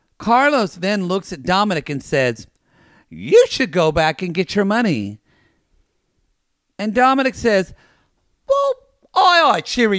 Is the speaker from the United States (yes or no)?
no; Lebanon; We're from Lebanon.